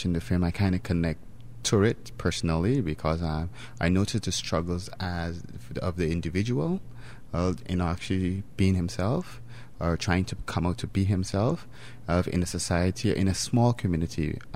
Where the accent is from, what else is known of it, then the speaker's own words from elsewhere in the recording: Guyana; I'm from Guyana, small, very small country.